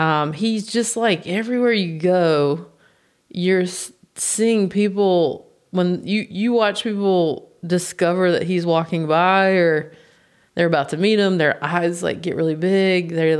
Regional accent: United States; I'm from the States.

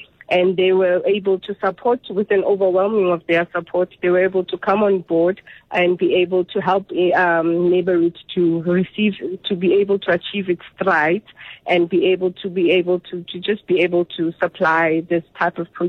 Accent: Vaal, Gauteng, South Africa; also born or lived in Soweto; Originally, I was born in Soweto, but then my whole growth teenage time, I was in the Vaal.

